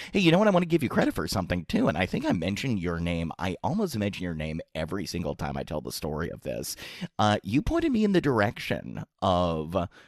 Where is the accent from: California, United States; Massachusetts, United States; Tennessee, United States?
Massachusetts, United States; Dover; a creature that is close to my heart from my hometown of Dover, Massachusetts.